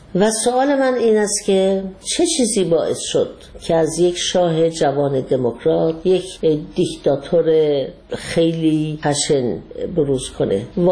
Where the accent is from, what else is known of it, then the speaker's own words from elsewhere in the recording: Iran; من یک ایرانی هستم، در ایران زندگی میکنم